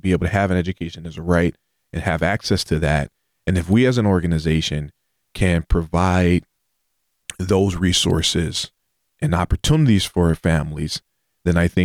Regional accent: Detroit, Michigan, United States; And in the inner city, I grew up in Detroit, Michigan

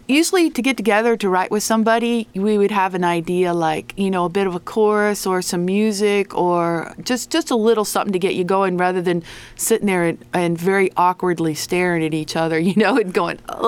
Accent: Ohio, United States; now in Australia; Australia now, but we both grew up in Ohio. And this song came about because we were talking about growing up in Ohio

